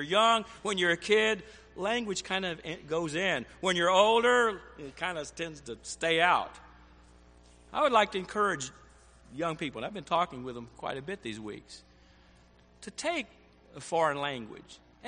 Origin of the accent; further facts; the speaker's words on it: Alabama, United States; now in New Jersey, United States; other cultures than that which, in which I was raised in Alabama, as I'm in New Jersey and New York.